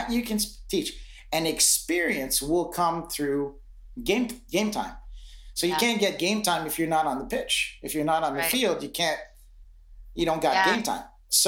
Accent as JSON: {"language": "English", "region": "Atlantic Canada", "country": "Canada", "tie": "born or raised there", "said": "I grew up on the East Coast of Canada. So I grew up pretty poor."}